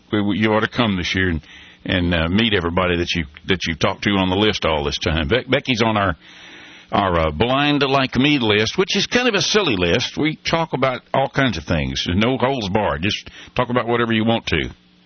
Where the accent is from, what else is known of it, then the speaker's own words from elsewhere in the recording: San Antonio, Texas, United States; I was raised in San Antonio. It's an army town, military town